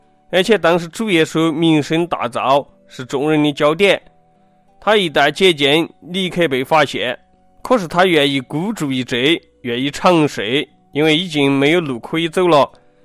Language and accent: Chinese; China; 跟我们中国人讲的那种搞迷信、求神拜佛、求香包挂符咒完全不一样